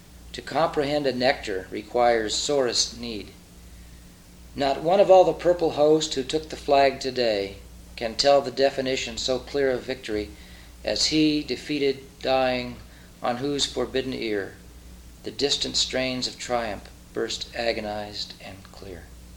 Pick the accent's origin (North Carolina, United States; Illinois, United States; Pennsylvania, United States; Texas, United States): Illinois, United States; also born or lived in Southern California; I'm from Southern California. We don't get a whole lot of autumn or winter down there. But I was raised on a farm in Southern Illinois